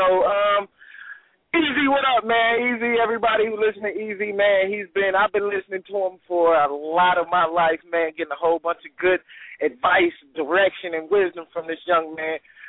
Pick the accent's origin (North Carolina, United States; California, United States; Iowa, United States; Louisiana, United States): North Carolina, United States; I'm originally from North Carolina, so being from the country, you think